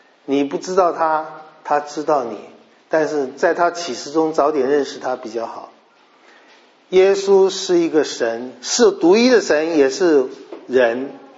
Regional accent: Hubei, China; 我听到乡音就顺眼，讲湖北话都是我的朋友，我是湖北人。

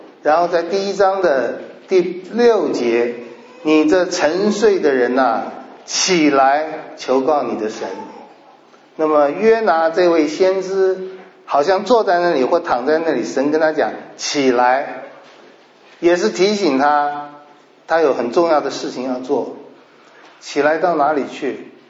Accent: Taipei, Taiwan; 各位可能在中国大陆比较少看到这种情形，我在小时候在台北还看得到

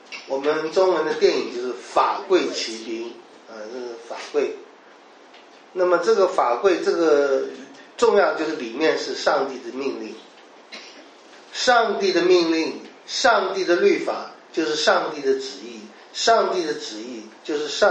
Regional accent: Taiwan; 那么还有一个我们台湾也看得到的

